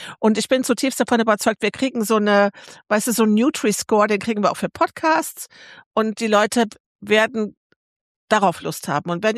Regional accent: Rhineland, Germany; Ich komme ja aus dem Rheinland

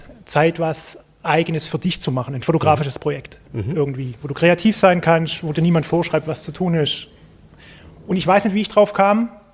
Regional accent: Southern Germany, Germany; accent: Swabian; Komme aus dem süddeutschen Raum, deswegen, ich hoffe, ihr ertragt alle meinen leicht schwäbischen Akzent.

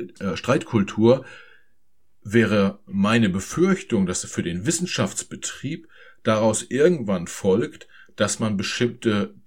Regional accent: East Germany, Germany; als Ostdeutscher darf ich das sagen.

